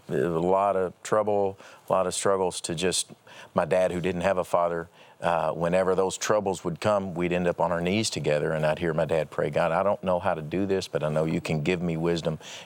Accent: Paducah, Kentucky, United States; I tell the story about growing up in Paducah, Kentucky, in a family that didn't really, you know, we grew up in the buckle of the Bible Belt

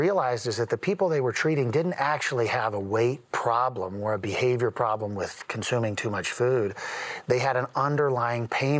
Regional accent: Colorado, United States; also born or lived in Louisiana; I'm from Colorado, so I'm familiar with this now, most recently from Louisiana

